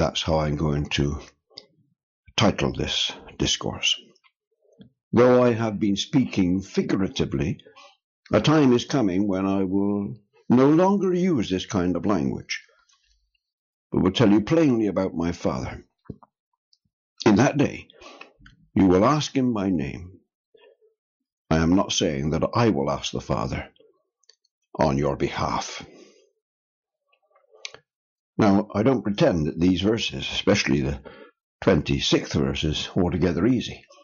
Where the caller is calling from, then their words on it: United Kingdom; I'm speaking from the United Kingdom, and just to explain our culture here